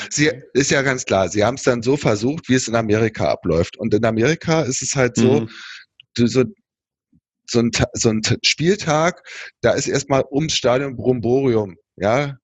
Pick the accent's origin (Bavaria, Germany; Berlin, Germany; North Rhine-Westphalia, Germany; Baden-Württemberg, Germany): Berlin, Germany; Ich bin im Westteil von Berlin groß geworden und lebe jetzt genau auf der anderen Seite in Köpenick